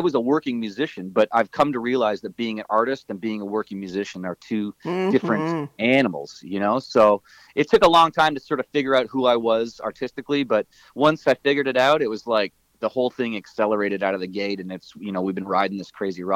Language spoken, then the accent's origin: English; Niagara Falls, Ontario, Canada; I grew up in Niagara Falls. There was no country station